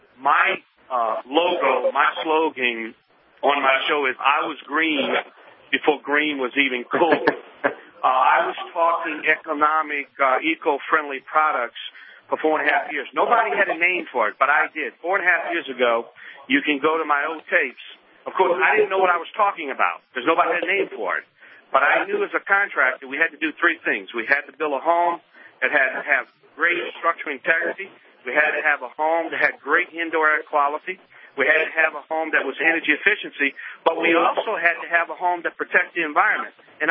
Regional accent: Louisiana, United States; from the Bayou Land.

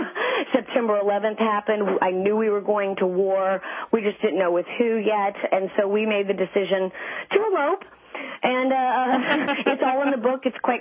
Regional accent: Southern US, United States; I'm from the South, so as much sugar and sweetness that I can put in.

